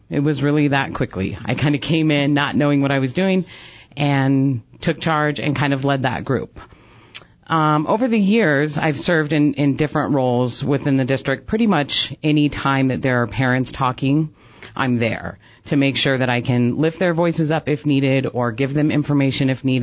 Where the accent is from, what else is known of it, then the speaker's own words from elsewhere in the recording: Montana, United States; moved away; I came from Montana about 6 years ago. I came for the opposite reason. We came for the warm weather